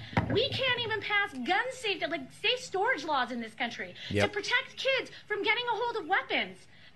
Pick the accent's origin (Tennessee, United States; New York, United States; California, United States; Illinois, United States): Illinois, United States; Highland Park; I'm from Highland Park.